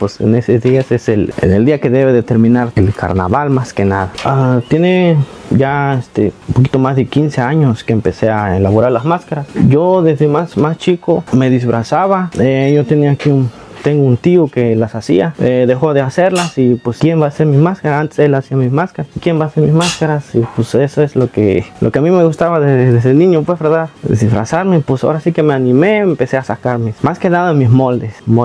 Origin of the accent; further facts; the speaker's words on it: Ixcuatlán de Madero, Veracruz, Mexico; soy originario aquí de Barrio Abajo, Colatlán, del municipio de Ixcuatlán de Madero. Tengo 31 años